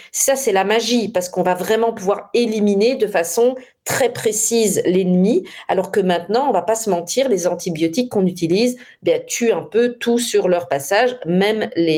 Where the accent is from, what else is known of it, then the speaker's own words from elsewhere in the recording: Vietnam; non, je suis dans mon pays d'origine.